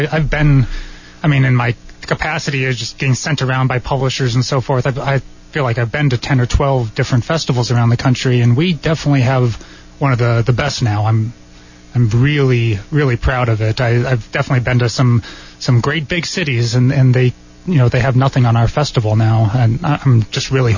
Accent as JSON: {"language": "English", "town": "Phoenix", "region": "Arizona", "country": "United States", "tie": "born or raised there", "said": "I grew up in Phoenix, actually, but I went to school."}